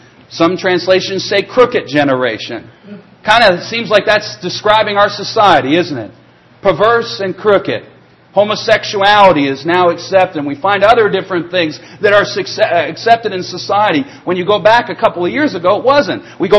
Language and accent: English; Canada; now in United States; I'm not an American citizen. Most of you have figured that out. I'm Canadian. But I've come to love this country. Growing up in Canada, I longed to live here.